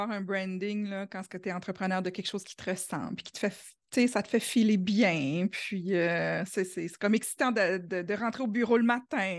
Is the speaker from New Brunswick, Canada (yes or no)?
yes; New Brunswick, Canada; accent: Acadian; vous l'aurez probablement deviné par mon accent, hein. Je viens du Nouveau-Brunswick, je suis acadienne. D'ailleurs, j'habite encore ici